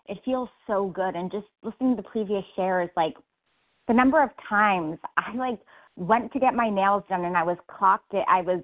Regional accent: New York, United States; I'm from New York, and there's only one of them, so it's not a chain.

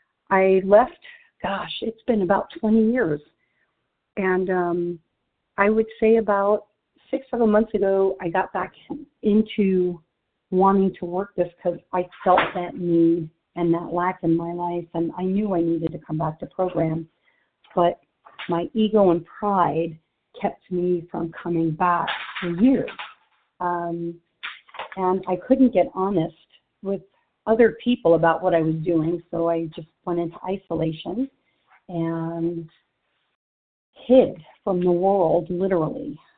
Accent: Arizona, United States; I am from Arizona, and I am really, really grateful to be here.

